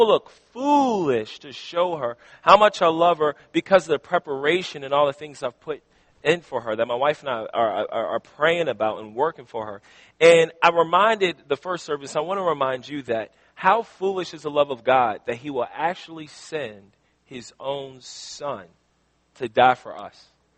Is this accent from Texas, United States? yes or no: no; Richmond, Virginia, United States; Right now, I'm from the inner city of Richmond. I grew up in Southside Richmond. I'm not talking about Chesterfield.